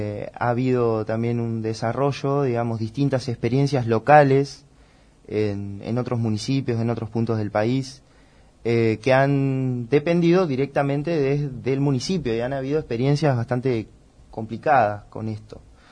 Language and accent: Spanish; Huetel, Buenos Aires, Argentina; Siempre yo me crié en el campo, en Huetel, seguramente muchos gente conocen esa estancia.